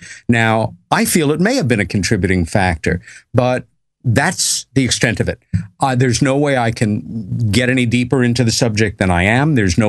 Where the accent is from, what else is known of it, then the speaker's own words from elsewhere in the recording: United States; and as an American who has visited England 20, 25 times